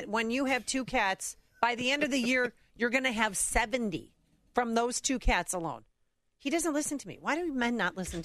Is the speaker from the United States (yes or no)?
yes; Mount Prospect, Illinois, United States; Hey, that's what I grew up in Mount Prospect, so I can say that.